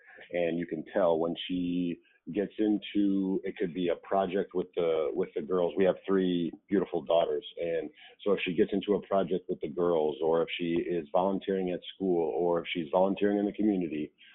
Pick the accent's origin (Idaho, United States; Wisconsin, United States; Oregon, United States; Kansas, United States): Wisconsin, United States; Milwaukee; So growing up in Milwaukee, a lot of my friends went to Marquette University.